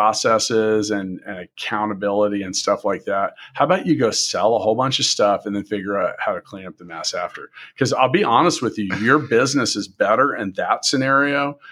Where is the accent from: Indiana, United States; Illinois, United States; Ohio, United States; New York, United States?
Indiana, United States; Indianapolis; It's funny, I'm from Indianapolis and that's where he's from